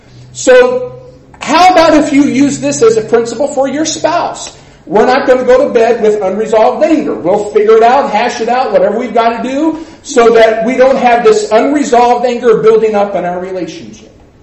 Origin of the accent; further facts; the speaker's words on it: Winchester, Kentucky, United States; And I was from Winchester, so my mom and grandparents worshipped where John preached.